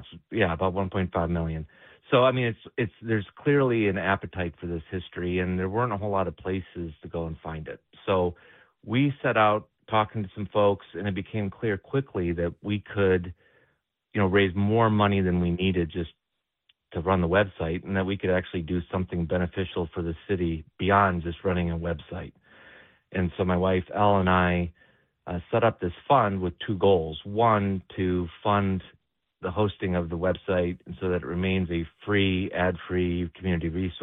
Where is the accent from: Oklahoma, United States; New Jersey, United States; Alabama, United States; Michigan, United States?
Michigan, United States; I mean, I'm 45. I grew up out in Oakland County hearing all the stories about Detroit being a dangerous place